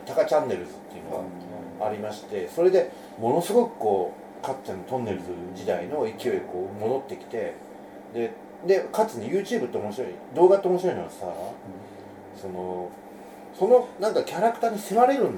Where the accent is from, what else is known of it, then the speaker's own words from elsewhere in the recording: Kansai, Japan; 僕なんかほら、出身が関西じゃないですか